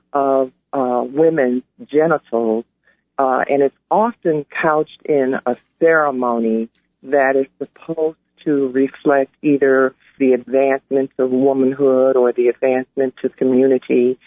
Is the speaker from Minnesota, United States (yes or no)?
no; Chicago, Illinois, United States; The role models I had growing up in Chicago were entrepreneurs, the black people who owned a funeral parlor, the black people who owned a rib joint, the black people who owned the cleaners.